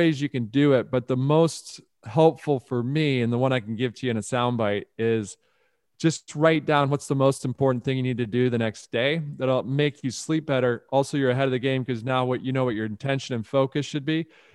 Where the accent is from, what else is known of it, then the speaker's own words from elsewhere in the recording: Detroit, Michigan, United States; Obviously, we're Pistons fans growing up in the Detroit area.